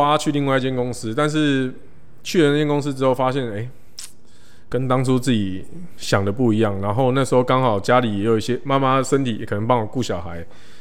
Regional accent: Taiwan; 我是台湾来的。

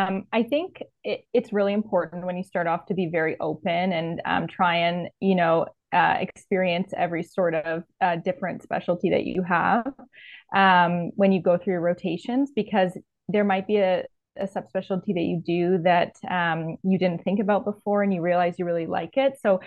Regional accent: Toronto, Ontario, Canada; also born or lived in Ottawa; So I was born and raised in Toronto. So this is my hometown.

